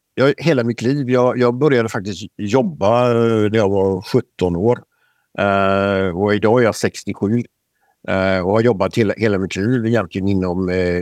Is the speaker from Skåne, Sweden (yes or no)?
no; Floda, Västra Götaland County, Sweden; Ja, det är så här, jag är född i Floda, Lerum. Och växte upp i Floda, Lerum. Mm. Men Floda, Lerum är ju en förort till Göteborg, kan man säga.